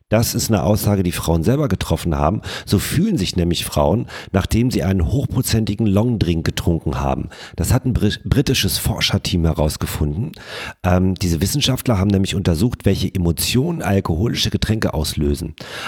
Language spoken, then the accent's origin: German; North Rhine-Westphalia, Germany; wir kommen ja hier aus dem Rheinland